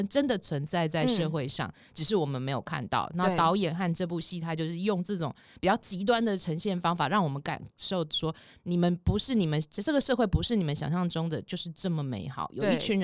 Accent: Taiwan; 可是我们可能外文我们台湾人可能 get 不到

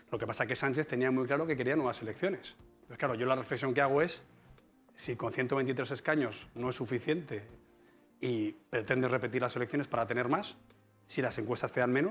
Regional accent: Palencia, Castile and León, Spain; como en mi ciudad natal, Palencia.

